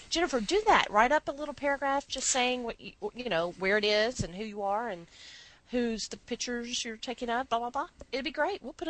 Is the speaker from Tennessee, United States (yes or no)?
yes; Tennessee, United States; I'm from Tennessee.